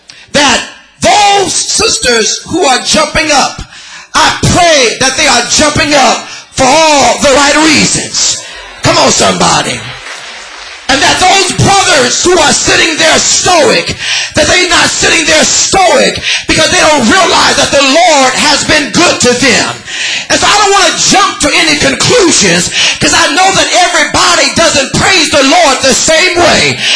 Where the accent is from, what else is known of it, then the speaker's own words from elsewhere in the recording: Los Angeles, California, United States; And I'm from South Central LA, and I'm not ashamed to say it. And I remember when I was a kid, my mama was so poor that we had to stand in line to get government cheese